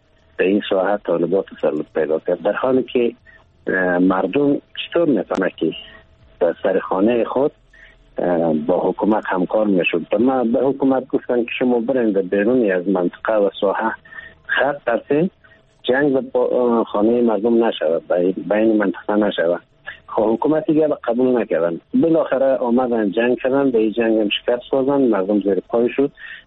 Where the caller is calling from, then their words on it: Qazvin, Iran; از قزوین هستم